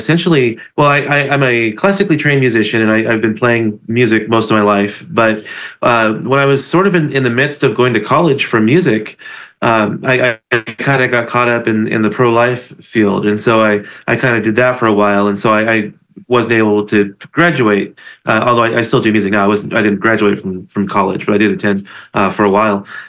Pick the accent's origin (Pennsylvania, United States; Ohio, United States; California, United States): California, United States; moved away as an adult; now in Las Cruces, United States; I'm actually from California. I lived out there for the first 40 years of my life.